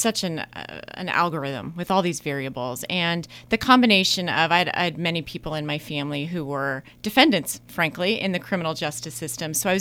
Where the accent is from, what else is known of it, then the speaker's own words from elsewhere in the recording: Los Angeles, California, United States; also born or lived in Hollywood / Woodland Hills; now in Fullerton, United States; I was born in California Hospital, which is really downtown.